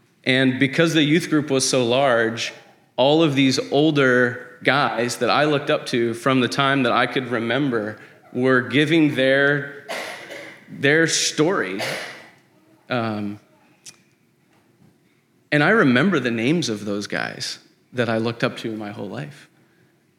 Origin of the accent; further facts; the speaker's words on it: Jamaica; born there; I was born in Jamaica.